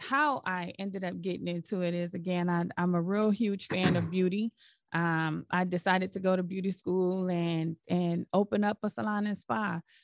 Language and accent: English; Ohio, United States; We're both from Ohio.